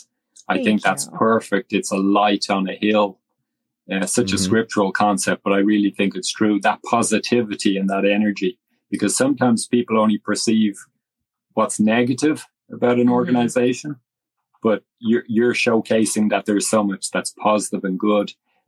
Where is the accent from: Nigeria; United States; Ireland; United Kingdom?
Ireland; born there; I was born in 1973 in Ireland